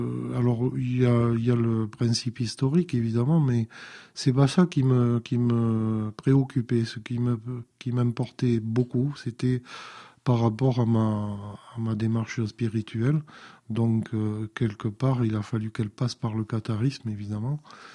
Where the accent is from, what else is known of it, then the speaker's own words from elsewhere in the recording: Bergerac, Nouvelle-Aquitaine, France; je suis originaire de la Dordogne. Je suis né à Bergerac. Et donc, bon, c'est un très, très beau pays.